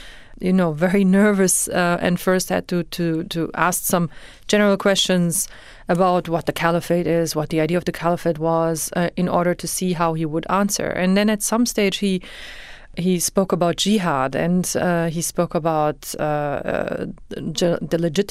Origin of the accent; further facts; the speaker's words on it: Frankfurt, Hesse, Germany; we lived in a very nice neighborhood in Frankfurt, and we were to a certain we were actually the only family of a Muslim guest workers.